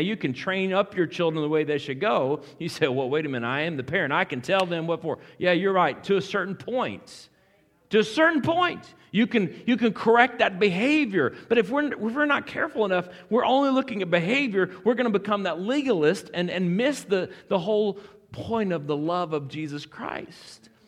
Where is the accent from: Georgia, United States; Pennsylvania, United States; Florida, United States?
Florida, United States; I grew up in South Florida, a lot like Hawaii in the sense that all we understood was citrus and sunshine and daily rains.